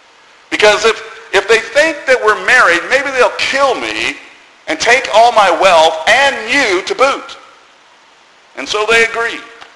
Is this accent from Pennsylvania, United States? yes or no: no; Boston, Massachusetts, United States; born there; also born or lived in Carolina / Florida / Chicago / San Diego; because my dad was in the Navy and I was born in Boston. I spent time in Carolina. I was down in Florida. I was up in Chicago. I was out in San Diego